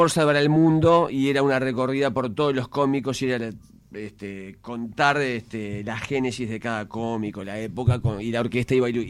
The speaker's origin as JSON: {"language": "Spanish", "town": "Capurro", "region": "Montevideo", "country": "Uruguay", "also_born_or_lived": "Paso Molino", "said": "No, yo soy de Capurro y Paso Molino, pero yo viví 4 o 5 años en Capurro."}